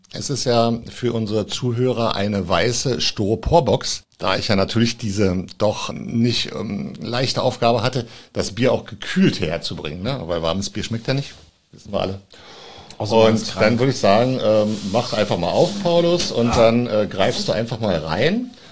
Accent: Berlin, Germany; also born or lived in Potsdam; now in Brandenburg an der Havel, Germany; Also gebürtig bin ich Potsdamer, bin dann irgendwann mal in Berlin aufgewachsen und wohne jetzt in Brandenburg an der Havel.

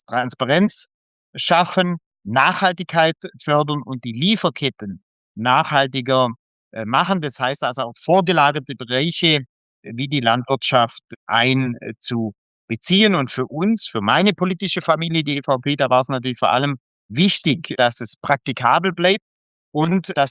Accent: Baden-Württemberg, Germany; selber auf einem landwirtschaftlichen Milchviehbetrieb aufgewachsen, auf der Landwirtschaft sehr verbunden. Meine Heimatregion ist nach wie vor sehr landwirtschaftlich geprägt im Süden von Deutschland am Bodensee.

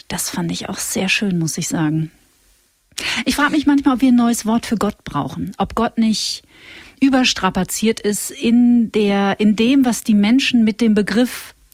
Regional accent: Wetter, North Rhine-Westphalia, Germany; also born or lived in Hagen / Witten; Ich komme aus Wetter an der Ruhr.

